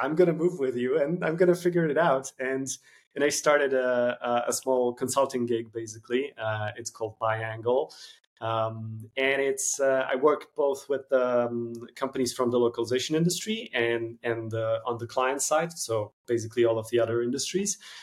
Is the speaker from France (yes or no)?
no; Poland; first language Polish; English is a second language; Obviously, a bit of Italian, a bit of French, English, Polish, which is my native language. So few languages.